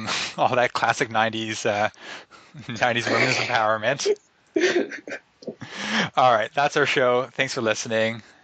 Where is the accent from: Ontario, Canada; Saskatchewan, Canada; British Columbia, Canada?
Ontario, Canada; Toronto; May 11th, in my hometown, Toronto, Ontario, Canada.